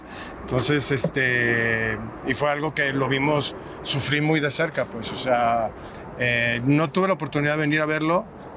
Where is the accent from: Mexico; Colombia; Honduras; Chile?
Mexico; Mexico City; born there; mi mamá se vino embarazada aquí a la Ciudad de México y vivimos como 6-7 años. Okay. Yo nací aquí en Ciudad de México y me llevaron a registrar a Guadalajara.